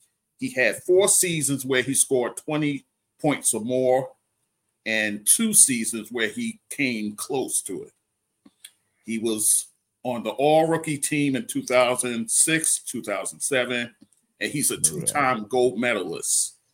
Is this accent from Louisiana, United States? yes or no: yes; New Orleans, Louisiana, United States; From growing up in New Orleans with a dream of making it to the NBA to having a 15-season career, fulfilling that dream.